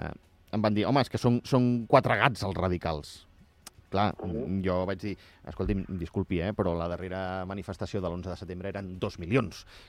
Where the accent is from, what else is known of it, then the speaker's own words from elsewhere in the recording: Catalonia, Spain; Jo em presentava ja directament com a català